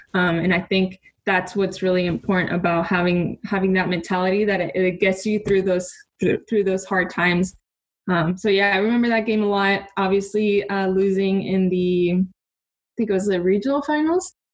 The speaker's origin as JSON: {"language": "English", "town": "Tijuana", "region": "Baja California", "country": "Mexico", "tie": "born or raised there", "said": "Growing up in Tijuana and just being involved in soccer in Mexico"}